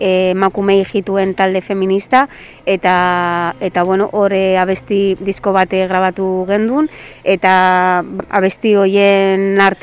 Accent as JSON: {"language": "Basque", "region": "Basque Country", "country": "Spain", "said": "Guk ijituak bezala ere euskaldunak gara eta horrela sentitzen gara. Ijitu euskaldunak eta euskara gurea bezala sentitzen dugu."}